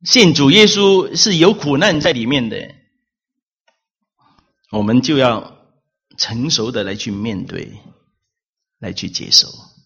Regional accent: China; 我们中国人啊，买东西啊，都要摸一下的，都要看一下的，都要照一下的

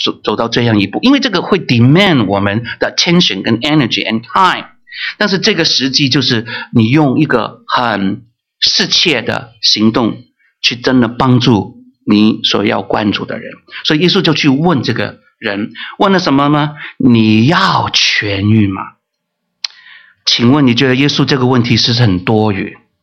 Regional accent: China; 我们中国人不是有一句话说“做惯妻儿懒做惯”，对吗？

